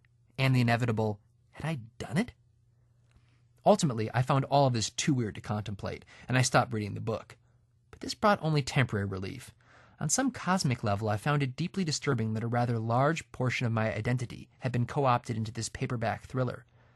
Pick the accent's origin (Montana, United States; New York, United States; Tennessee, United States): New York, United States; Buffalo; The mystery was set in my hometown of Buffalo, New York. In fact, much of it was set in my neighborhood along Hurdle Avenue, within a few blocks of the house in which I grew up.